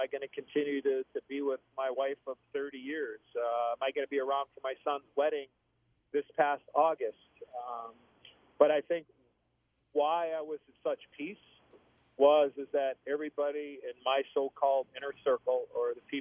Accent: Chicago, Illinois, United States; When I was a kid growing up in Chicago, you know, I had people tell me, oh, you'll never make it to the NHL because you're American-born and you're from Chicago.

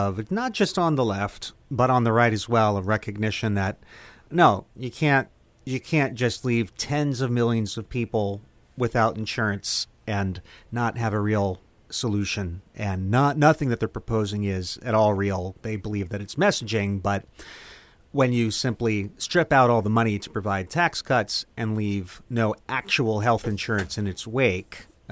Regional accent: Texas, United States; I'm a dude from Texas.

